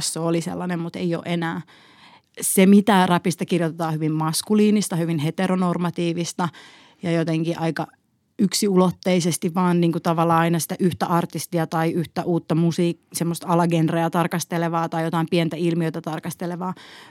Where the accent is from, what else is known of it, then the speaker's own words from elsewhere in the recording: Vantaa, Uusimaa, Finland; Mä oon siis kotoisin Vantaalta